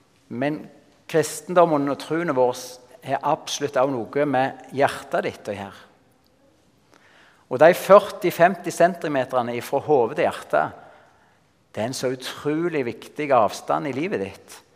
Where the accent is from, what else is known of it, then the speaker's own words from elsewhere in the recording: Salte, Rogaland, Norway; Sånn hadde jeg det hjemme på garen jeg vokste opp på Salte.